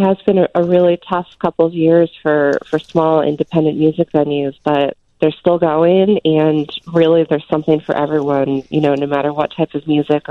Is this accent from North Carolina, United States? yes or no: no; Massachusetts, United States; now in Chicago, United States; No, I'm from Massachusetts originally.